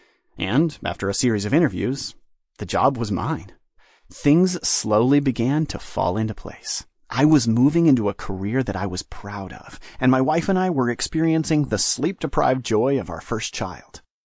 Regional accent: Montgomery, Alabama, United States; I drifted from my home in Alabama to Washington, D.C., then back to my hometown of Montgomery.

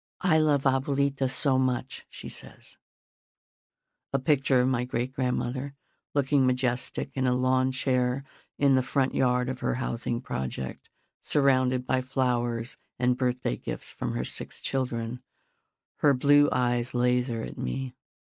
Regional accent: California, United States; born there; I was born in California, but my blood is Taino, a fact I never forget, especially now.

